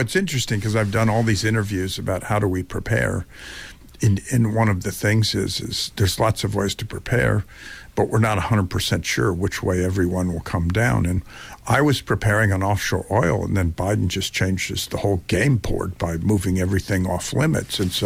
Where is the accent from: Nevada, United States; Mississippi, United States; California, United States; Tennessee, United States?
California, United States; as a Californian